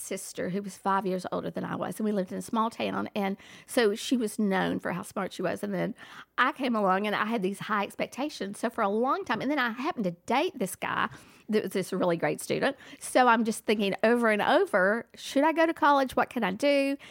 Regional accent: Lubbock, Texas, United States; I'm from Lubbock, Texas. Born and raised Texan. Decided to stay in Texas.

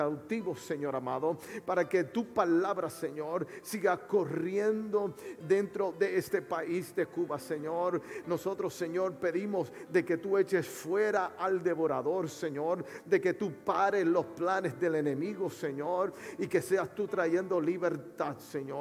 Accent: Puerto Rico; also born or lived in Miami, United States; Yo soy natal de Puerto Rico y viví muchos años en la área de Miami.

